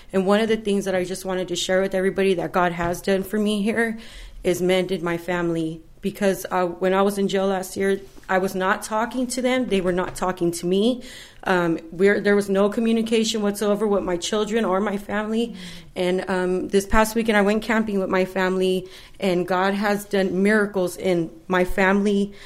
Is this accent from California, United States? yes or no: yes; Bakersfield, California, United States; moved away as an adult; now in Fresno, United States; I grew up in Bakersfield for the first 19 years of my life, and then I moved to Fresno in 2000. So, yeah, I've been here for 14 years.